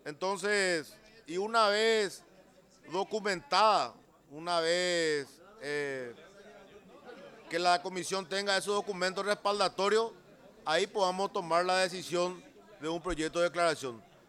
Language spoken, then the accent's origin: Spanish; Caazapá, Paraguay; Nosotros los casapeños estamos contentos porque hace poco que somos diócesis de Casapá